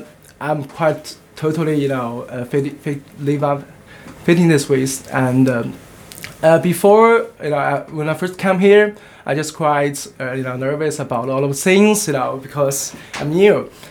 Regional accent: China; English is a second language; Because for me, also, I'm from China, so sometimes there will be some, you know, cultural difference

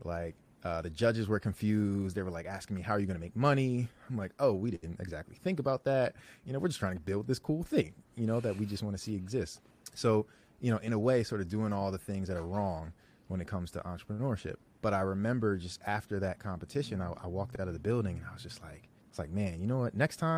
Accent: Chester, Pennsylvania, United States; also born or lived in South Jersey; Yeah, I'm from the Philly area. So I was actually born in Chester, Pennsylvania, right outside of Philly. My family's from Philly, from Chester, Sharon Hill, if anybody knows the area. And I grew up in this tri-state area of Pennsylvania, South Jersey

